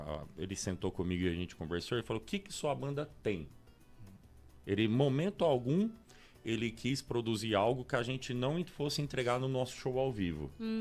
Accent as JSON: {"language": "Portuguese", "town": "São Carlos", "region": "São Paulo", "country": "Brazil", "said": "nós tava vindo agora de São Carlos pra cá, porque eu e ele somos de São Carlos."}